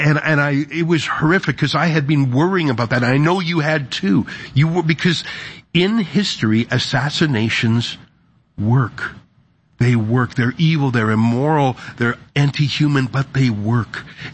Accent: Canada; but I also know as a Canadian that we look up to America

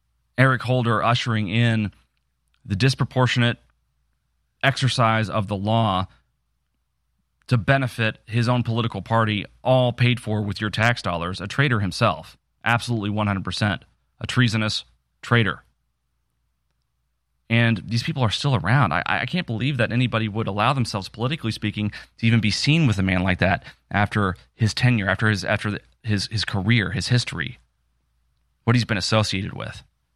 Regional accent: Illinois, United States; I grew up in Illinois. Everyone loathes, hates, and despises Chicago.

